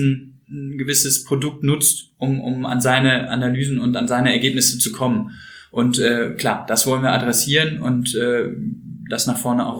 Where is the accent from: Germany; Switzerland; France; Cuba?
Germany; Cologne, North Rhine-Westphalia; Als Kölner